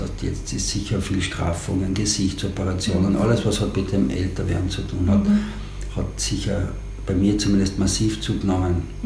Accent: Carinthia, Austria; ich komme natürlich aus Kärnten, wir sind alle als Ferialpraktikanten aufgewachsen.

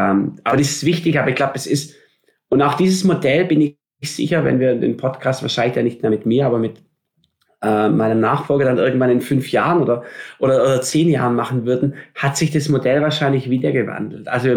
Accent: Stuttgart, Baden-Württemberg, Germany; Ich bin gebürtiger Stuttgarter im Schwabenland auf dem Land.

